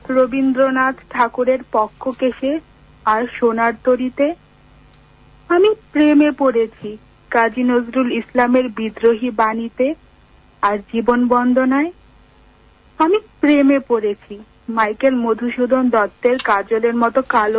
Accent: Keraniganj, Dhaka Division, Bangladesh; কেরানীগঞ্জে আমি বড় হয়েছি

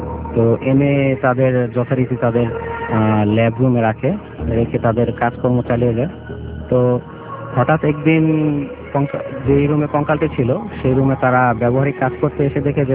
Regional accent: Dhaka, Dhaka Division, Bangladesh; আমি যাত্রাবাড়ি সোনাপাড়া থেকে এসেছি।

